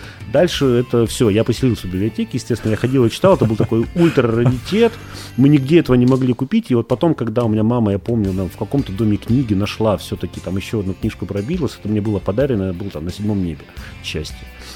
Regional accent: Yekaterinburg, Sverdlovsk Oblast, Russia; Ну, я как такой коренной екатеринбуржец могу сказать

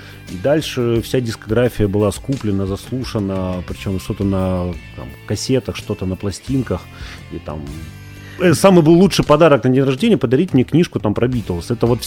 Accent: Yekaterinburg, Sverdlovsk Oblast, Russia; Ну, я как такой коренной екатеринбуржец могу сказать

